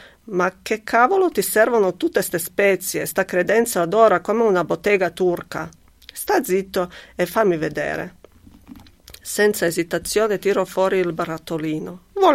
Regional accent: Sarajevo, Federation of Bosnia and Herzegovina, Bosnia & Herzegovina; Devo spiegartelo io, che vengo da Sarajevo, sorrido. E magari io non sono propriamente triestino.

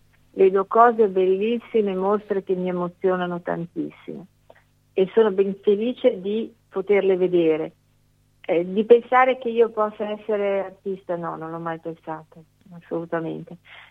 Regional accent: Monza, Lombardy, Italy; io sono di Monza, abitavo a Monza in una casa tra la Villa Reale e l'ingresso del parco, con dei balconi molto grandi.

